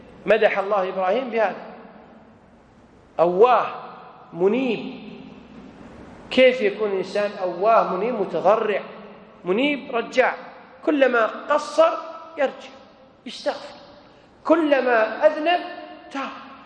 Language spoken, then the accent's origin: Arabic; Kuwait; اللي هو ولي الأمر في البلد عندنا في الكويت